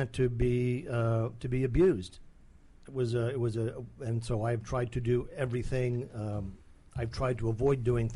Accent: Saudi Arabia; I grew up in Saudi Arabia.

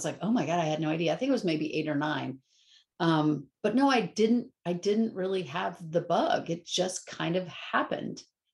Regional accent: Maryland, United States; I grew up in Maryland, and unlike most of the kids like now, or you start acting in high school, I never did that.

